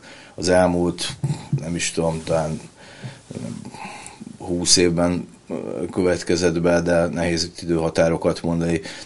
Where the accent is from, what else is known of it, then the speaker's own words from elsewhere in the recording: Budapest, Hungary; Budapesten nőttem fel, meg egyébként nagyon kötődöm Budapesthez